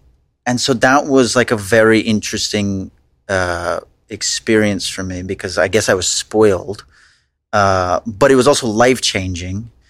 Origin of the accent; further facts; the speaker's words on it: Long Island, New York, United States; I grew up in Long Island. I'm one of three children.